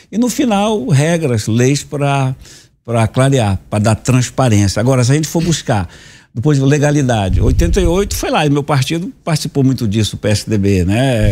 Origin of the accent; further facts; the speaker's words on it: Amazon, Brazil; Capaz, sou da Amazônia, capaz, né?